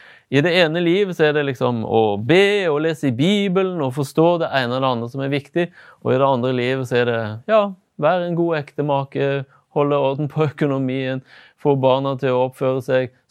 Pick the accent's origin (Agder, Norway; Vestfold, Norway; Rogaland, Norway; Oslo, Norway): Rogaland, Norway; Stavanger; born there; Jeg er født i Stavanger, jobber for tiden som pastor i Ålesund og i Molde, i Adventistkirkene der.